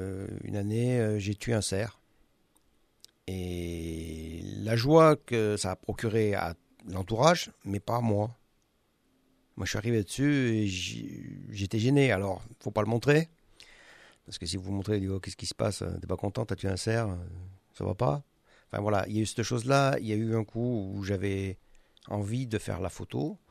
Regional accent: Jonchère, France; Moi quand j'étais gamin, je chassais sur Jonchère puisque je viens de là-haut.

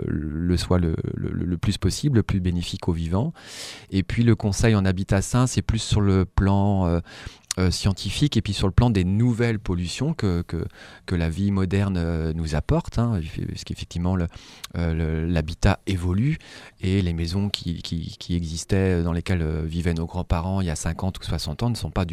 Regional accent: Brittany, France; même si moi je viens plutôt de Bretagne, donc avec une culture un peu celtique, vraiment très riche, ne serait-ce que par les constructions mégalithiques, etc., les menhirs.

